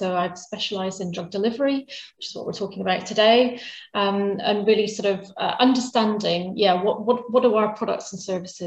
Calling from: East of England, United Kingdom; So I'm just north of Cambridge today.

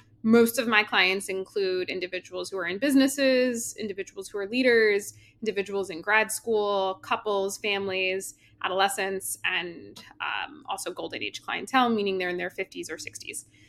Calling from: New Jersey, United States; I come to you from New Jersey.

